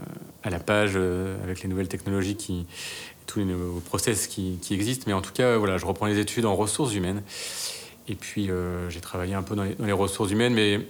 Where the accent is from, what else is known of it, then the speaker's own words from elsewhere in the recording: Normandy, France; born there; oui, je suis né en Normandie.